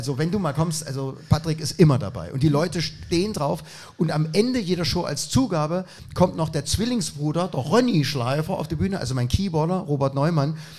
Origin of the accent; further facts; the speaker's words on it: East Germany, Germany; Ich komme aus Dunkeldeutschland, aus der SBZ.